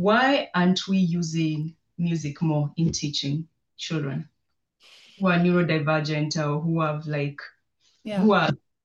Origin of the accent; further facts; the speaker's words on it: Kenya; born there; I was born in Kenya, I'm an African, I'm interested in African cultures a lot.